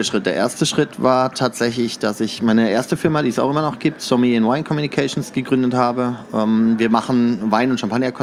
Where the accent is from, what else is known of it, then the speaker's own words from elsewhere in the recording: North Germany, Germany; moved away; also born or lived in Canada; Also ich bin Norddeutscher ursprünglich, habe aber sehr lange im Ausland gelebt, bin vor 6 Jahren erst nach Deutschland gekommen.